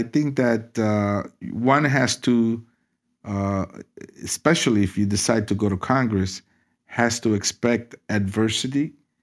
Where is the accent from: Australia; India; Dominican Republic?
Dominican Republic; now in New York City, United States; I would say Dominicano, naturally, because that's my ethnicity. And that's what drove my existence here in early New York City for a long, long time.